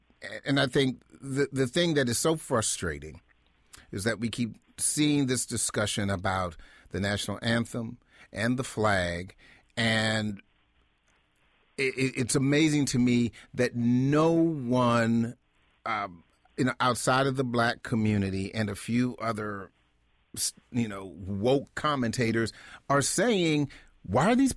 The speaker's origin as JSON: {"language": "English", "town": "Lanham", "region": "Maryland", "country": "United States", "tie": "born or raised there", "said": "calling from Lanham, my hometown."}